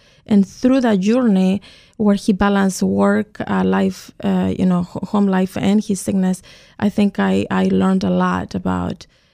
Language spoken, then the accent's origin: English; Santiago, Santiago Metropolitan Region, Chile; So I grew up in Santiago, Chile, and my family, my parents were from the south of Chile. They moved to Santiago, and all of us were raised there.